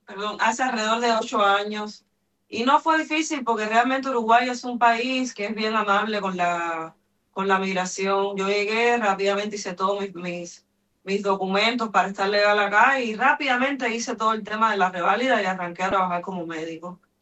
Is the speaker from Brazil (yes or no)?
no; Cuba; que nos dicen a nosotros que sí somos cubanos